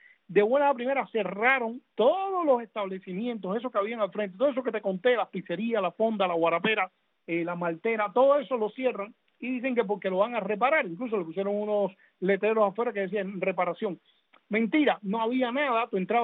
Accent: Punta Brava, Havana, Cuba; born or raised there

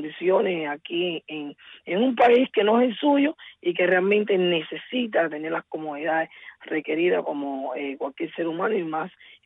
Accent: Cuba; todos somos cubanos

